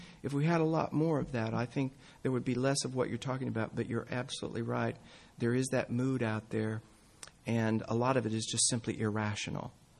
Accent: United States; accent: Okie; now in England, United Kingdom; one of the things I experienced as American working in England for so many years is that I went right over the top of that because I softened my oaky accent

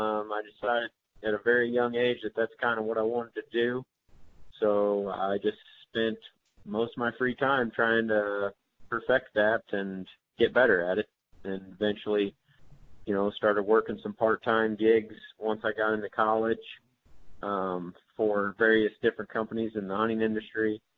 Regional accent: Paris, Missouri, United States; I'm from Paris, Missouri, a little town with about 900 people in it. And it's up in the northeast part of the state. I grew up there. Most of my family's from there.

